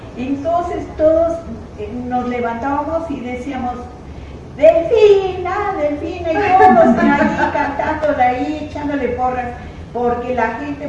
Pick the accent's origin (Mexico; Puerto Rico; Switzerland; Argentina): Mexico; somos esos mexicanos dispuestos a salir adelante